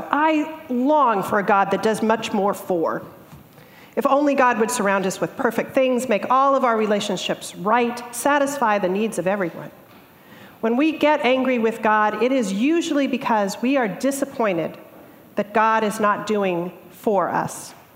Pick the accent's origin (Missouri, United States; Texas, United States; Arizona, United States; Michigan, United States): Arizona, United States; Phoenix; I'm a girl from Phoenix, Arizona. Things built in the 1920s are old.